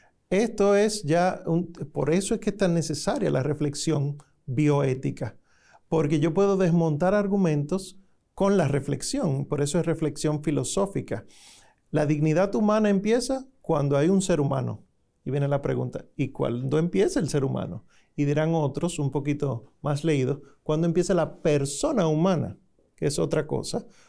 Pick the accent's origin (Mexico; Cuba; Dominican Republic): Dominican Republic; Santo Domingo; Soy de Santo Domingo, la República Dominicana. Vivo allá.